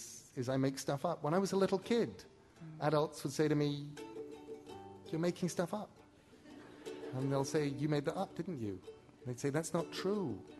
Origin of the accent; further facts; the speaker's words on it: England, United Kingdom; As an Englishman, I am excused.